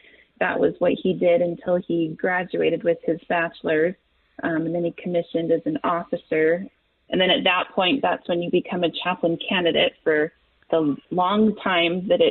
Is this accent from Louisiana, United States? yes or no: no; Salt Lake City, Utah, United States; I grew up, born and raised in Salt Lake, Utah